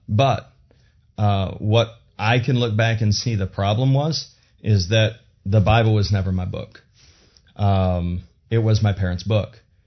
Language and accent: English; Traverse City, Michigan, United States; I grew up in Traverse City, Michigan. I was the son of a pastor, grew up in a pastor's home then